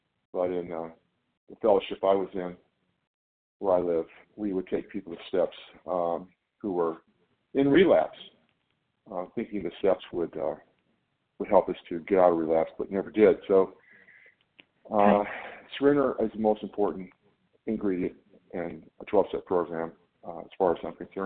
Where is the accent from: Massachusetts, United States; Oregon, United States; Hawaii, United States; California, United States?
California, United States; I'm from NorCal.